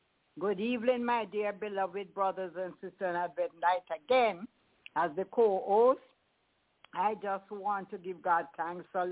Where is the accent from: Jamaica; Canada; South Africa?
Jamaica; Kingston; So this evening, we are here from all different parts of the world. I am here from Kingston, Jamaica.